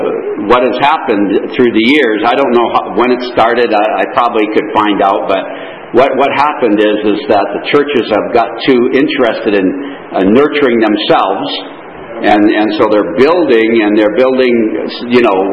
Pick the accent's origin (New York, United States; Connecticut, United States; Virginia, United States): Connecticut, United States; moved away as an adult; now in Canada; I was raised in Connecticut, down to the States, and then I came up to Canada about 19 years ago, and I think it's been 14 years since we've got our citizenship